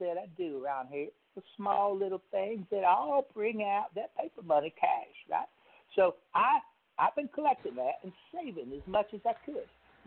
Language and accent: English; Mississippi, United States; Hi, y'all. … I'm from Mississippi.